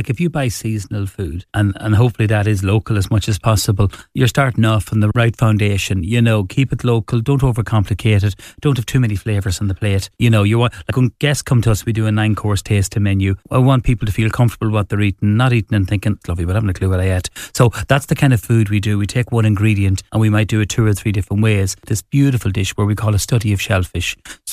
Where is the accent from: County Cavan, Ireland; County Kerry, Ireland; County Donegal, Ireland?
County Cavan, Ireland; well, I'm from Cavan, we don't have any leftovers